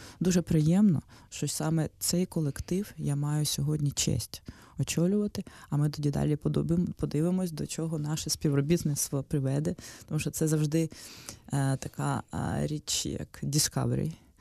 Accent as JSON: {"language": "Ukrainian", "region": "Kyiv", "country": "Ukraine", "said": "я киянка, у третьому поколінні киянка, і це моє місто, тут народилися мої батьки, діди, баби, і це просто таке рідне для мене середовище. Мені дуже приємно, що я повернулась сюди"}